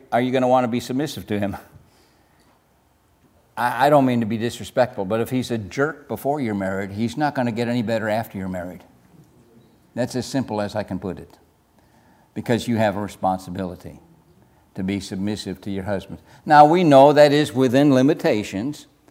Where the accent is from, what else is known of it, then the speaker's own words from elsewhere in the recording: United States; born there; I wasn't from Finland either. I was born in America.